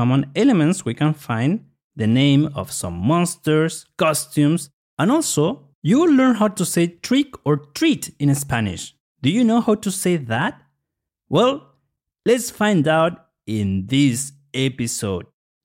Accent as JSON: {"language": "Spanish", "country": "Chile", "said": "soy un vampiro de Chile y soy el presentador"}